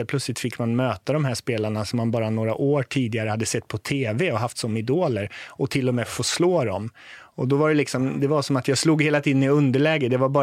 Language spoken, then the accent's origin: Swedish; Tibro, Västra Götaland County, Sweden; i Tibro där jag kommer ifrån, en liten ort i Västergötland.